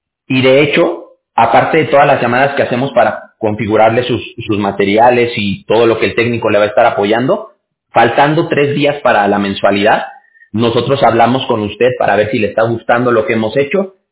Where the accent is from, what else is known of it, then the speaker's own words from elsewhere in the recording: Chile; now in United States; yo soy chileno, po. Ah, mire, interesante, y mire, pocas veces he tenido oportunidad de platicar con chilenos, ¿eh? Aquí en California